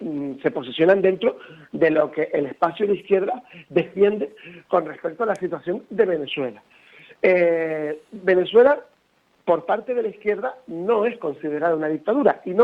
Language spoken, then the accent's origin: Spanish; Canary Islands, Spain; Porque soy canario y porque en Canarias viven muchísimos venezolanos